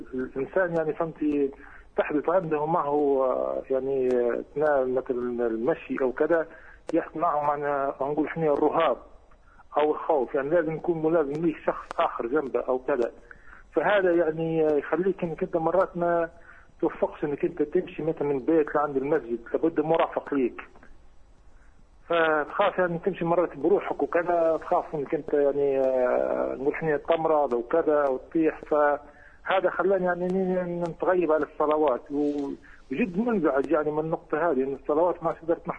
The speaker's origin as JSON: {"language": "Arabic", "country": "Libya", "said": "أنا من ليبيا يا شيخ، وعندي سؤالين لو تكرمت"}